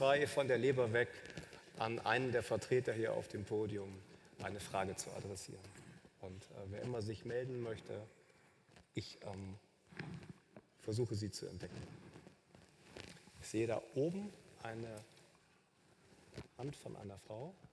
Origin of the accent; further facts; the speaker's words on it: Bremen, Germany; Wie Herr Tönnies ja vorhin verraten hat, komme ich aus Bremen